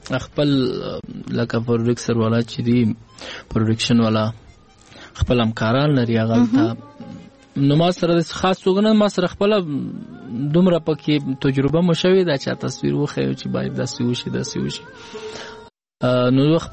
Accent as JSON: {"language": "Pashto", "region": "Paktia", "country": "Afghanistan", "said": "زه خو د پکتیا ولایت یم، ولسوالۍ مزازی اریوب دی."}